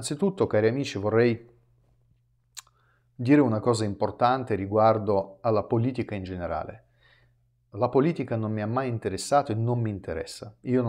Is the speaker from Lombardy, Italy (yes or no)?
yes; Milan, Lombardy, Italy; da milanese sapevo che ci sono le questioni che sarebbero sicuramente da mettere in realizzazione, perché la nostra città è stata devastata